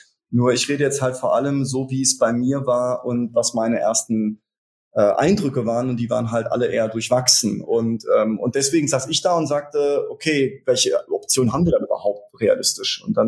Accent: Eifel, Germany; also ich bin in der Eifel groß geworden

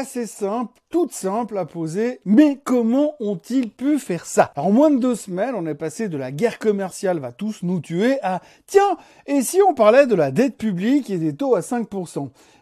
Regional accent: Switzerland; Bah, chez nous en Suisse, c'est un petit peu différent.

